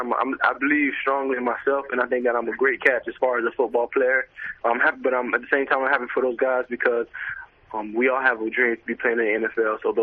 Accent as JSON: {"language": "English", "town": "North Miami Beach", "region": "Florida", "country": "United States", "tie": "born or raised there", "said": "North Miami Beach."}